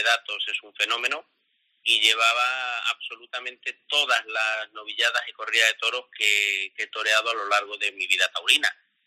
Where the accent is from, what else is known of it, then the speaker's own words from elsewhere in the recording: Madrid, Community of Madrid, Spain; born there; also born or lived in La Mancha; yo he nacido en Madrid, pero se me ha considerado siempre el torero manchego por excelencia